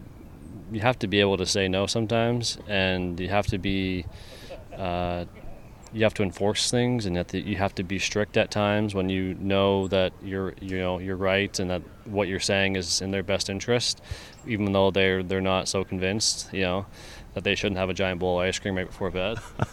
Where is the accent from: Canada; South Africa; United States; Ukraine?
Canada; growing up in Canada, that's kind of how I felt like I managed it.